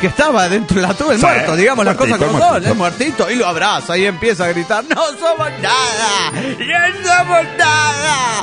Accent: Río Grande, Tierra del Fuego, Argentina; de Río Grande, Tierra del Fuego, Argentina.

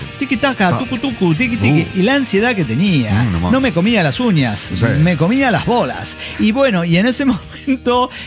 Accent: Veracruz, Mexico; que se confunda mi pueblo en la Huasteca Potosina con un... perdón, ya confundió, porque no es Potosina, es Veracruzana.

